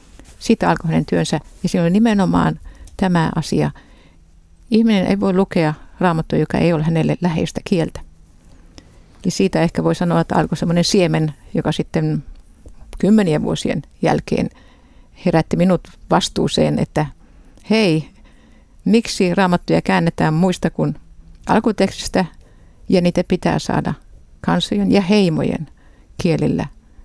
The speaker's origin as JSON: {"language": "Finnish", "country": "Israel", "tie": "born or raised there", "said": "olen ollut Israelissa 7-vuotiaasta ja nyt yli 70-vuotiaaksi. Ja tämä fakta, että kasvoin Israelissa isäni kutsumuksen tähden"}